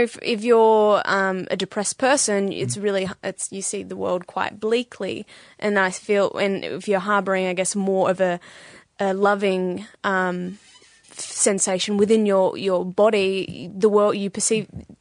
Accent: Bendigo, Victoria, Australia; now in St Kilda, Australia; I'm from Bendigo.

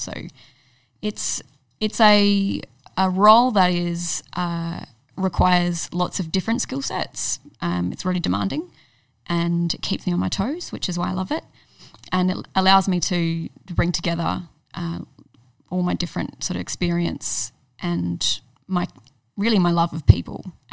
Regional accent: Adelaide, South Australia, Australia; born there; I was born in Adelaide, in the western suburbs of Adelaide.

